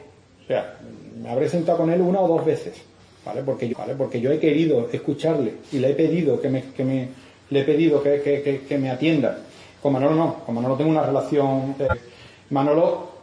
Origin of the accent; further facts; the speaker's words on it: Cádiz, Andalusia, Spain; Y yo soy yo y soy de Cádiz.